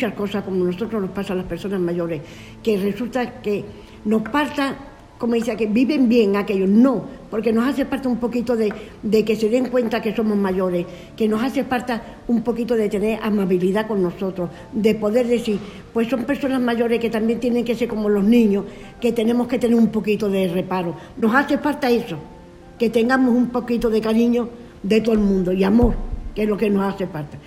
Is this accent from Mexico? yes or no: no; Andalusia, Spain; now in Tarragona, Spain; yo estoy muy orgulloso de mi barrio. De verdad que estoy muy orgulloso, y de Tarragona. No lo cambiaría por nada, y soy andaluza.